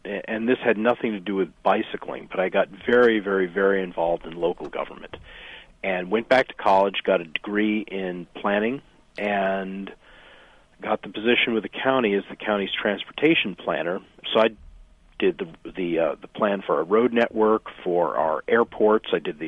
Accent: Boston, Massachusetts, United States; And as somebody, you know, I grew up in Boston.

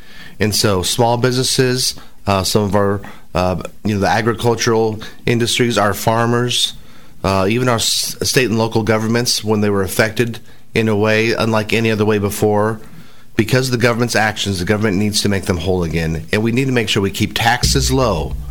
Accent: Van Meter, Iowa, United States; I was born and raised in Van Meter and graduated from Drake University.

